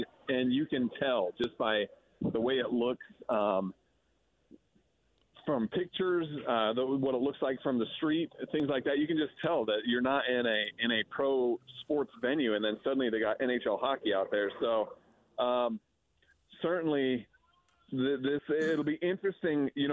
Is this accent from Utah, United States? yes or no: yes; Salt Lake City, Utah, United States; we're in town for the Coyotes. We're from Salt Lake City.